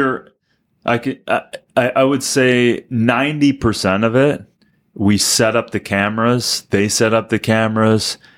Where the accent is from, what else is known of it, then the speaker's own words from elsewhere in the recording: Minnesota, United States; It's 35 minutes from my hometown. Mm. Like I got my first Cannondale road bike there. I raced BMX on the track in Albert Lea. So it's like, those are my people.